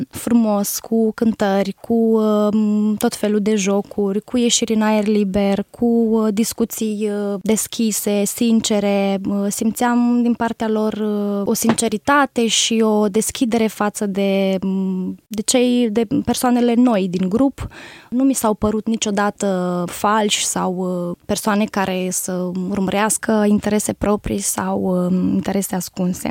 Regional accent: Suceava, Suceava County, Romania; born there; M-am născut în Suceava, într-o familie simplă, de creștini ortodoxi. Sunt cea mai mică din cei 3 copii ai familiei.

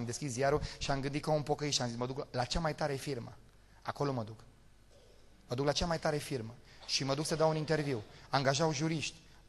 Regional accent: Romania; Și bineînțeles, eu ca român am fost curios

